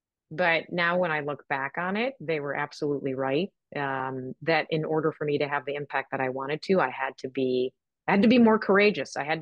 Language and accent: English; Chicago, Illinois, United States; born there; I was born in Chicago. So my father moved here, married my mom in 66, had me in 67.